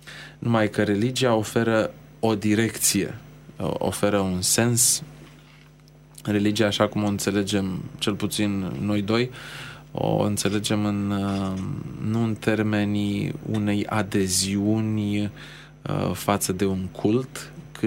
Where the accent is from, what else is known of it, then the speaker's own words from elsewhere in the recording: Romania; M-am simțit nefericit ca român